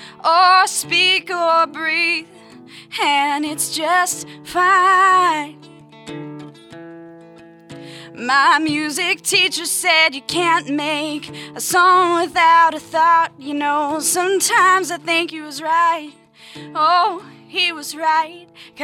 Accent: Apollo, Pennsylvania, United States; I'm actually from Apollo, Pennsylvania.

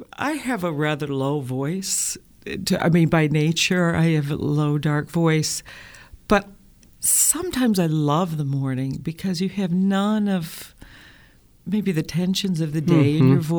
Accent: Flint, Michigan, United States; I grew up in Flint, Michigan.

